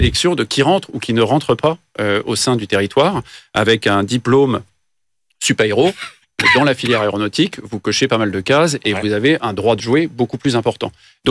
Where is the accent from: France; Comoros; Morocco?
France; moved away as an adult; now in Montréal, Canada; moi, en tant que Français arrivant à l'étranger, j'avais eu des expériences internationales, mais j'arrive au Québec et à Montréal